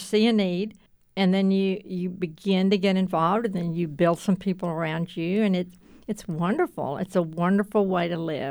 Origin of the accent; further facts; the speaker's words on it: Waco, Texas, United States; that board introduced me to some people that I had never known because I grew up in Waco, but I was coming back.